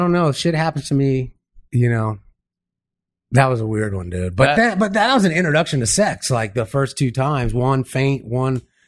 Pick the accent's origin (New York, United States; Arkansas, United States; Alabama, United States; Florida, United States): Florida, United States; Miami; Man, growing up in Miami in the 79, 80, 81.